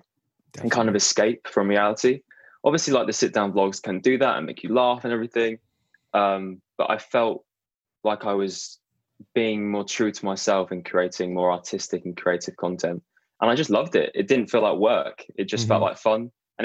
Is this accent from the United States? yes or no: no; England, United Kingdom; I, as you might be able to tell, I'm from England in the United Kingdom